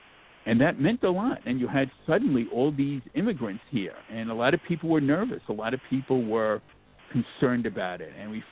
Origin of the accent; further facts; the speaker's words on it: New York City, New York, United States; And that's, you just kind of accept that growing up in New York.